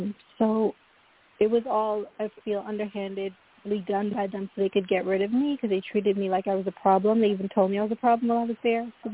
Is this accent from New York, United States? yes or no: yes; Brooklyn, New York, United States; we moved here from Brooklyn, where we originally lived when we came to this country. I grew up in Brooklyn and moved here in, like, 1994, I guess, for a better life